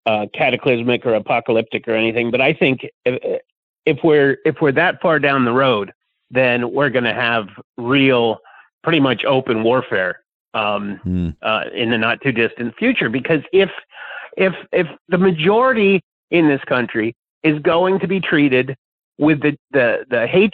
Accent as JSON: {"language": "English", "region": "Pennsylvania", "country": "United States", "tie": "born or raised there", "said": "I grew up in, you know, Appalachia goes all the way up into Pennsylvania. I grew up in the Appalachian part of Pennsylvania."}